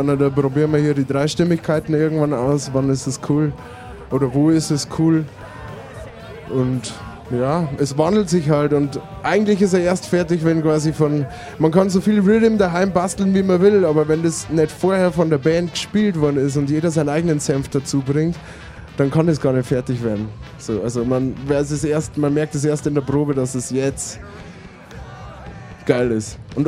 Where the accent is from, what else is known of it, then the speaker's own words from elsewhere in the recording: Bavaria, Germany; Wir kommen alle aus Bayern. Franken. Oder kommt er von Franken? Franke. Aber ich bin halt gebürtiger Bayer